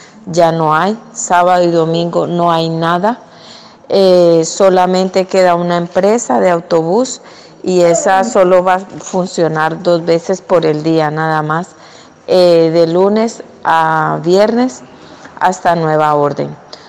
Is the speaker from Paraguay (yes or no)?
yes; Paraguay; Yo quiero aportar también aquí en Paraguay.